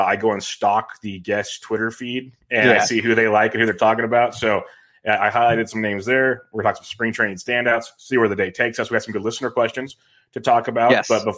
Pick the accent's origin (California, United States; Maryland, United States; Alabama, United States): California, United States; Woodland; I grew up in Woodland, close by.